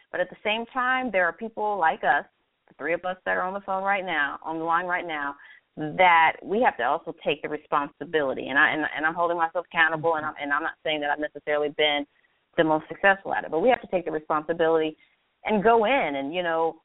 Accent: Maryland, United States; and I'm from Maryland, so I fully well know what DP's talking about

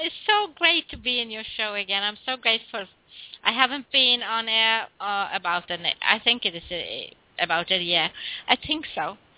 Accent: Norway; Oh, you know, I'm from Norway.

